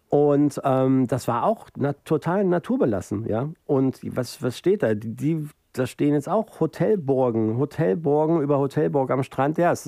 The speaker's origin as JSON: {"language": "German", "region": "Berlin", "country": "Germany", "said": "Nee, ich bin Berliner."}